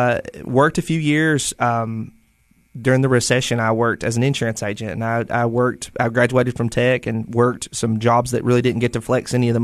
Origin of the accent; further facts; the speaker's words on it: Monterey, Tennessee, United States; Well, I grew up in Monterey, parents of school teachers.